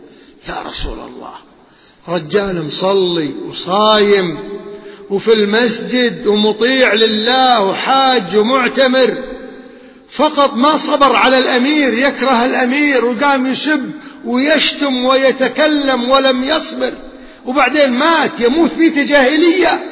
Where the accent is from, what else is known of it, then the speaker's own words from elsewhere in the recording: Kuwait; وطلعوا عندنا في الكويت